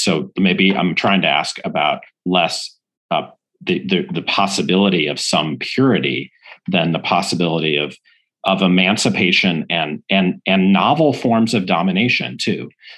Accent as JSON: {"language": "English", "town": "St. Louis", "region": "Missouri", "country": "United States", "tie": "born or raised there", "said": "extraordinary book about my hometown, St. Louis"}